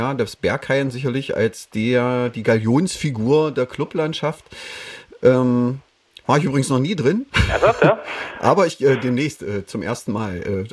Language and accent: German; Wittenberg, Saxony-Anhalt, Germany; Ich komme aus der Wittenberger Ecke, das ist noch nicht so weit weg von Berlin.